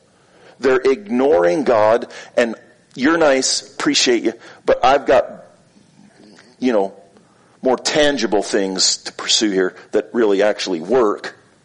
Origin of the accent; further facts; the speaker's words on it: Florida, United States; also born or lived in New York; Remember when I was a kid, we moved from New York to Florida.